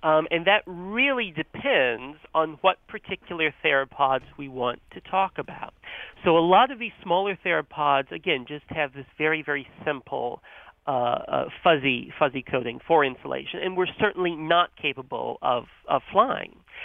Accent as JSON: {"language": "English", "region": "North Carolina", "country": "United States", "tie": "born or raised there"}